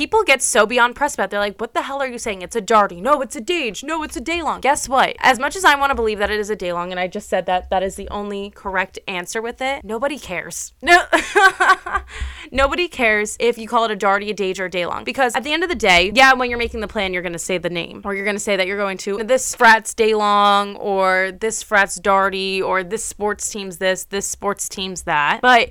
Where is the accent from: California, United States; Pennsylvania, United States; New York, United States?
New York, United States; And obviously, because I'm from New York and a majority of people that voted are from the tri-state area